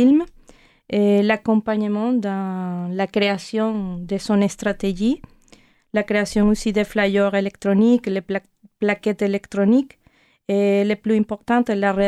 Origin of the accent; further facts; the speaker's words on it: Venezuela; French is a second language; surtout au Venezuela, mon pays d'origine.